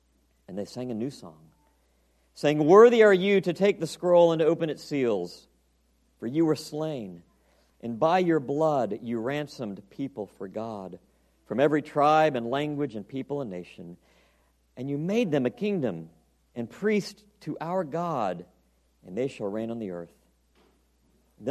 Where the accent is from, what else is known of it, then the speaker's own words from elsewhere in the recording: the South, United States; accent: southern; And I'll also try and make sure my accent doesn't get too southern for you.